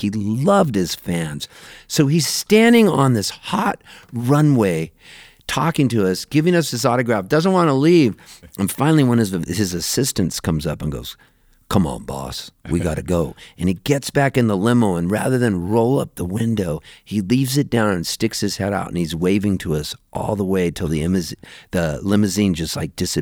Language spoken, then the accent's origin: English; Halifax, Nova Scotia, Canada; born there; I was born in Halifax, Nova Scotia, Canada.